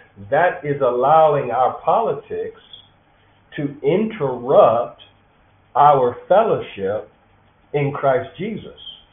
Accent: South Africa; If I have a vote and I'm South African, I'm going to vote for

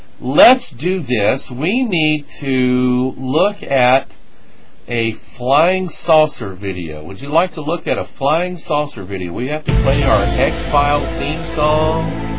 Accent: Pine Bluff, Arkansas, United States; My family … is originally from Arkansas. I was born in Pine Bluff, Arkansas, May 30th, 1966, at Jefferson Memorial Hospital. We lived in a little bitty house on the other side of the levee, on the flood side of the levee.

